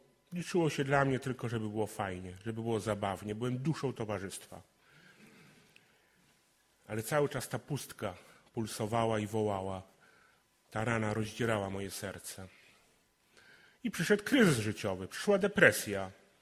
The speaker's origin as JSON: {"language": "Polish", "town": "Mogilno", "region": "Lesser Poland", "country": "Poland", "said": "Przyjechałem do Was z Mogilna, to jest taka mała wioska koło Nowego Sącza."}